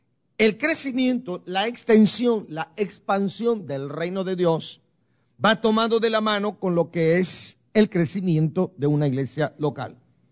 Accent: Guatemala; moved away; cuando yo me vine de Guatemala. El día 13 de febrero del año 1982 emigré para este país

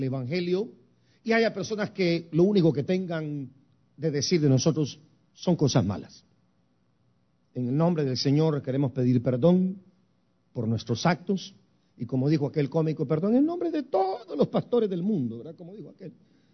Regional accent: San Francisco, California, United States; also born or lived in Guatemala; now in Chicago, United States; He vivido más de la mitad de mi vida acá. Nací en Guatemala, me malcrié en San Francisco, California.

